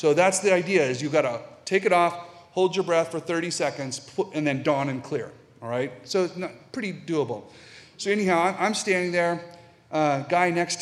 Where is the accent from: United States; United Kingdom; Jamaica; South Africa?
United States; Boise, Idaho; And it's making me so different from my friends back in Boise. I grew up in Boise.